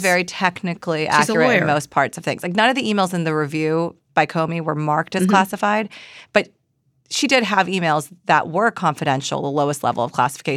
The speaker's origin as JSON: {"language": "English", "town": "San Francisco", "region": "California", "country": "United States", "said": "I mean, I'm from San Francisco. I'm clearly a liberal."}